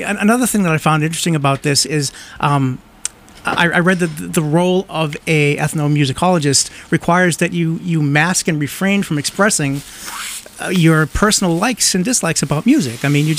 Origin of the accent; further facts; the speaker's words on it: Haverhill, Massachusetts, United States; I grew up in Haverhill.